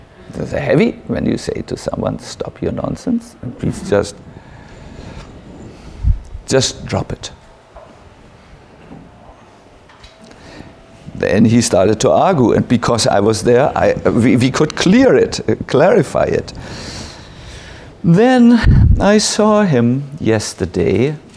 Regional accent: North Germany, Germany; English is a second language; I'm from North Germany, and sometimes when I don't edit my language, it's impossible, you know.

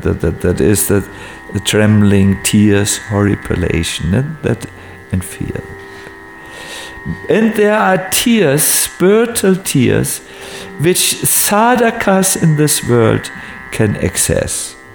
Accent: Northern Germany, Germany; English is a second language; I must say for myself, I'm from North German, and it's the worst thing for a man to cry in public in North Germany.

